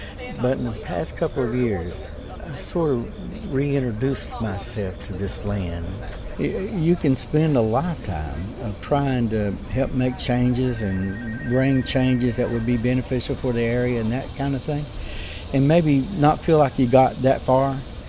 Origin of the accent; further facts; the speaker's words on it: Cowan Creek, Kentucky, United States; I was raised on Cowan Creek.